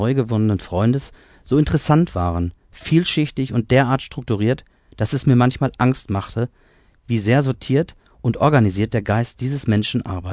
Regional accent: Iserlohn, North Rhine-Westphalia, Germany; now in Kalldorf, Germany; Ich bin 48 Jahre jung, gebürtiger Iserlohner, aufgewachsen am Nussberg. Heute lebe und wirke ich in Kalldorf seit nunmehr 20 Jahren.

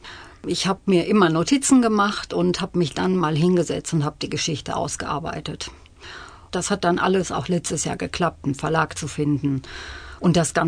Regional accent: Bochum, North Rhine-Westphalia, Germany; now in Meinerzhagen, Germany; Ich stamme ursprünglich aus Bochum und bin 1984 mit meinem Mann zusammen nach Meinerzhagen gezogen.

